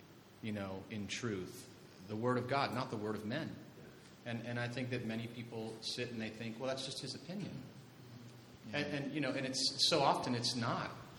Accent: United States; Because I'm an American, and because I'm talking about Israel, they think that's a political view.

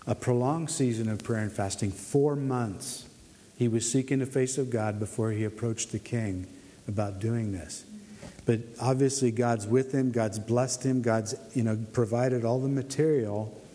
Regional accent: United States; now in Montebelluna, Italy; I come from the United States. It's a Protestant country.

